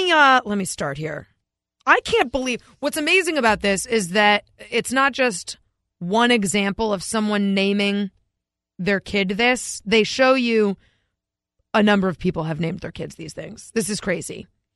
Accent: New England, United States; Because we grew up in New England, of course.

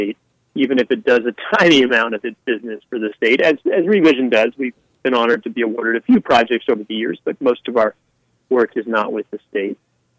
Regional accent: New Hampshire, United States; growing up in New Hampshire as a person of European descent

